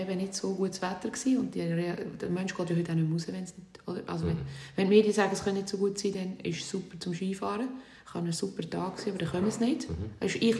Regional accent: Switzerland; accent: Swiss German; Ich rede Schweizerdeutsch, ich schreibe Deutsch.

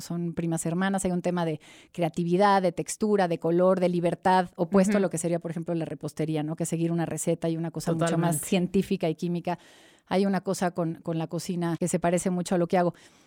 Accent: Mexico City, Mexico; Nosotros crecimos en San Ángel.

